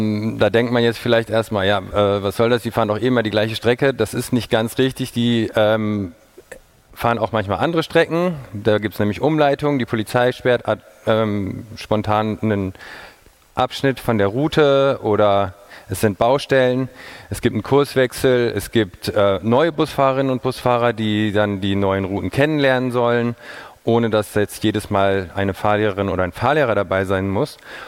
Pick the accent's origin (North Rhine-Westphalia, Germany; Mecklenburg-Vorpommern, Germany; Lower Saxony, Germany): Lower Saxony, Germany; Göttingen; hier in Göttingen, meiner Heimatstadt